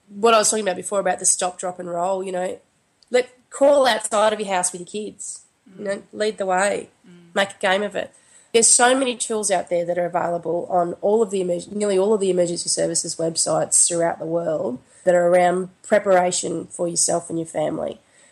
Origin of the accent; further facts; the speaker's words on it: Queensland, Australia; I grew up in Queensland and I have family that live in North Queensland.